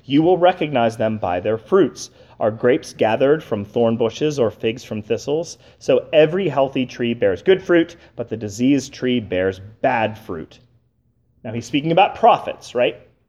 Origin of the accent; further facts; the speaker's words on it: Harmony, Pennsylvania, United States; I grew up in Harmony, Pennsylvania, and we grew up without having immediate next-door neighbors, and we had a very, very large orchard in our backyard.